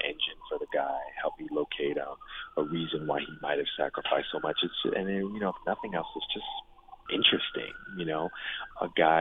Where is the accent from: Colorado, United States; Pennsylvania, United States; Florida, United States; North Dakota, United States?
Pennsylvania, United States; Philadelphia; I knew about William and his work with the Underground Railroad from growing up in Philadelphia.